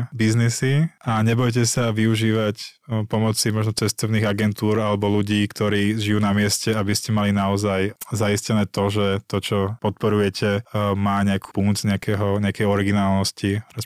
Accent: Bratislava, Bratislava Region, Slovakia; Ja z Bratislavy.

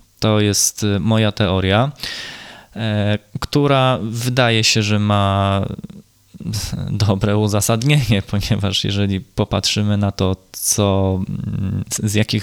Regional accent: Gdańsk, Pomeranian Voivodeship, Poland; No a ponieważ ja jestem z Gdańska

